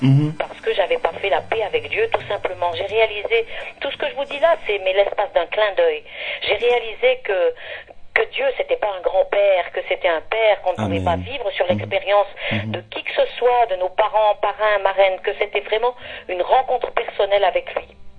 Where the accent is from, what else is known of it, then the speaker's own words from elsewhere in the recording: Grenoble, Auvergne-Rhône-Alpes, France; quelqu'un qui venait d'arriver à Grenoble, puisque je suis native de Grenoble.